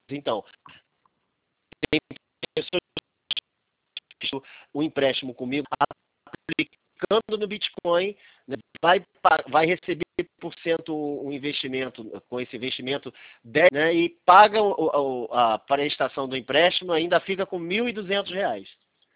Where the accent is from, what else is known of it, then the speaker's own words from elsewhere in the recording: Cabo Frio, Rio de Janeiro, Brazil; Eu sou de Cabo Frio, né?